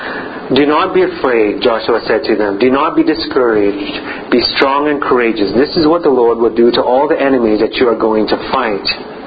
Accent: Malaysia; moved away; So I'm from Malaysia. I was born in Malaysia, and we went back as I was, I think, a young adult or a teenager.

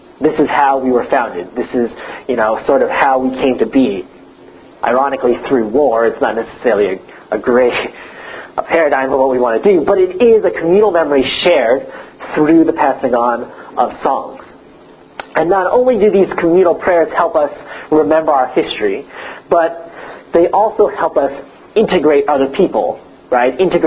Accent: United States; I'm an American, so America.

